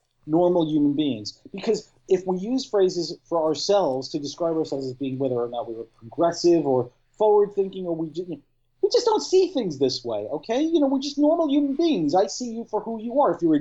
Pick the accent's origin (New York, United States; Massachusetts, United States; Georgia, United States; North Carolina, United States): New York, United States; I'm from New York, goddammit.